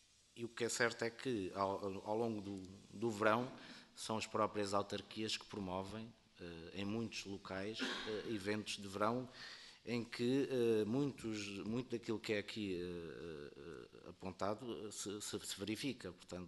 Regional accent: Setúbal, Portugal; eu sou de Setúbal

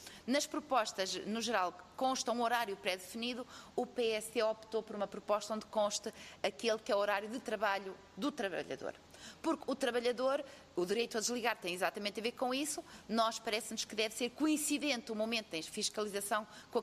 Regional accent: Norte, Portugal; Eu também sou do Alto Minho

